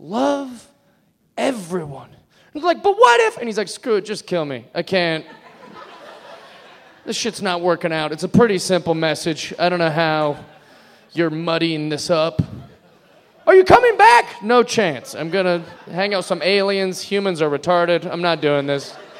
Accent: Spokane, Washington, United States; born there; I was. I was born in Spokane, Washington.

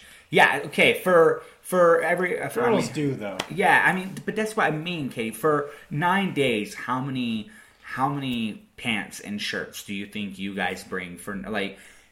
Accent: Houston, Texas, United States; I'm from Houston.

